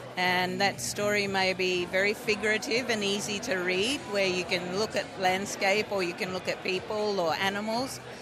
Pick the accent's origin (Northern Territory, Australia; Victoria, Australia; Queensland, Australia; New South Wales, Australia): Northern Territory, Australia; My people are from the top end region of Australia. So they are the Larrakia, they are the Waterman, they are the Yanyuwa, but I also have Kimberley connections, and my other side of the family is from Broomway, from Bardi people.